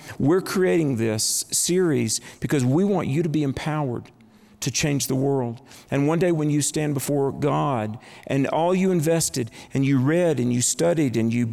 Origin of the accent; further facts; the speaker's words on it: North Carolina, United States; And there was a department store chain in my home state of North Carolina, Myers.